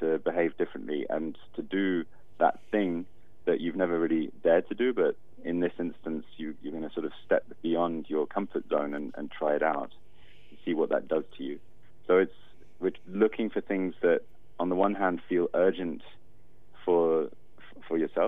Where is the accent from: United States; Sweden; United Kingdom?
United Kingdom; I mean, except I'm British, so I guess I'm sort of electable in that sense.